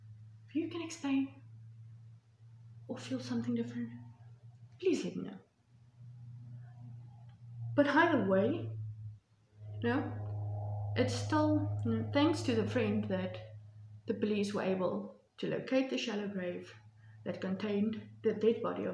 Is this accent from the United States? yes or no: no; South Africa; I mean, I am from South Africa.